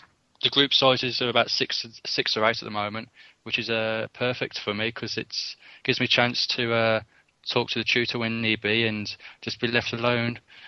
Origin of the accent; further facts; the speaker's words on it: Bromsgrove, West Midlands, United Kingdom; I'm from Bromsgrove